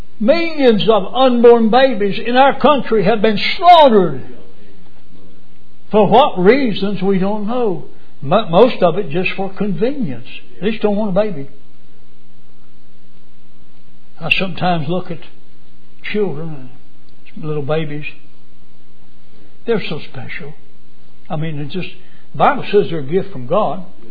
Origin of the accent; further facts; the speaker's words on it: United States; Folks, I'm glad I'm an American. There's not another nation in this world that I'd want to live in.